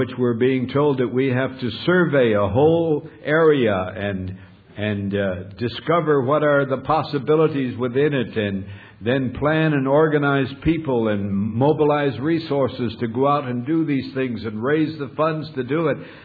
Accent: Minnesota, United States; When I was growing up in Minnesota, we didn't have chicken come to us all wrapped nicely in plastic packages and so on.

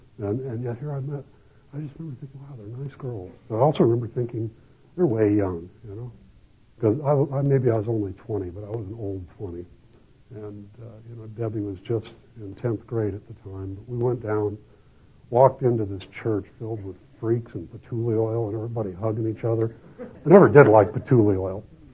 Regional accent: Los Angeles, California, United States; I grew up in East Los Angeles with Catholic schools all over and very Catholic culture.

